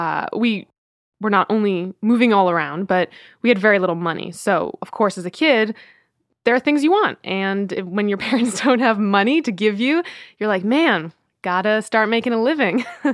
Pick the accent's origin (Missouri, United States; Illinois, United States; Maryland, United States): Maryland, United States; Silver Spring; born there; also born or lived in Virginia / New Jersey / New York; So I was born in Silver Spring, Maryland, right outside of D.C., then moved to Northern Virginia, and then New Jersey, and then New York. Yeah, we moved around a lot.